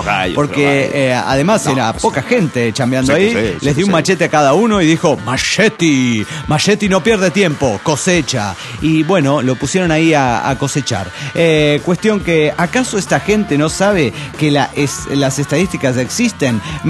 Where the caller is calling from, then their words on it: Nuevo Laredo, Tamaulipas, Mexico; de Nuevo Laredo, Tamaulipas.